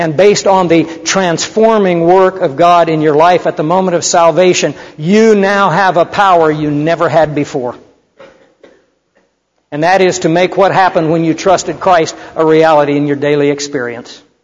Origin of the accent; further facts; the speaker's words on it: Kansas, United States; I come from Kansas originally. We have great grass fires there that burn across the prairie.